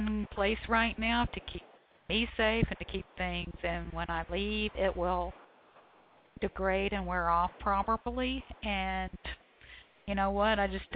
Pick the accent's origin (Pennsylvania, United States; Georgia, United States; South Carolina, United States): Georgia, United States; Atlanta; I'm originally from Atlanta, so I feel the connection and have some visions of the place, sometimes some memories of it.